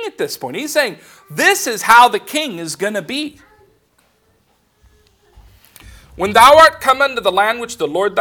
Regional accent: California, United States; I grew up in California.

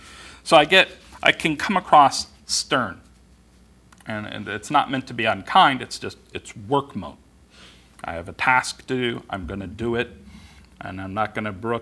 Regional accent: West Coast, United States; also born or lived in Oregon; I'm from the West Coast, and so I was very surprised at how far you people can see out here.

